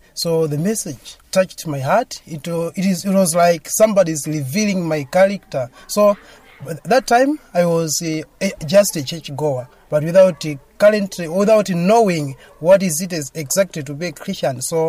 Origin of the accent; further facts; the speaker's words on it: Chiradzulu, Southern Region, Malawi; now in Blantyre, Malawi; I'm from Chirazu, but currently I'm staying in Blantyre for studies.